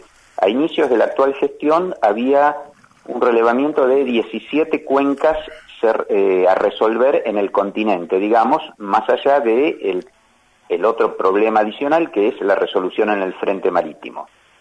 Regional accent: Argentina; como argentinos que somos

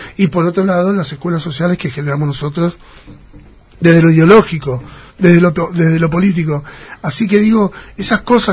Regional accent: Pinamar, Buenos Aires Province, Argentina; somos jóvenes, somos ciudadanos de Pinamar, que estamos ligados al mar.

